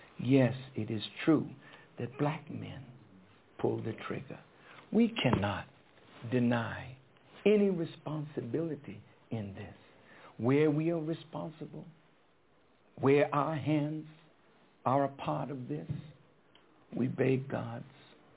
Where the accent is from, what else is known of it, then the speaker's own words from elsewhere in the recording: Boston, Massachusetts, United States; Of course I'm from Boston.